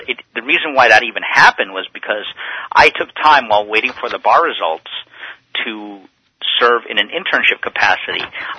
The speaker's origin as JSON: {"language": "English", "region": "California", "country": "United States", "tie": "born there", "said": "I was born in the States, in California"}